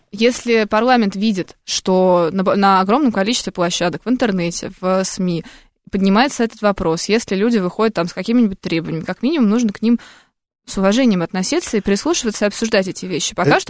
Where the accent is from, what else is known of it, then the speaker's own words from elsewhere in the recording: Saint Petersburg, Russia; после того, как она перестала быть губернатором моего родного города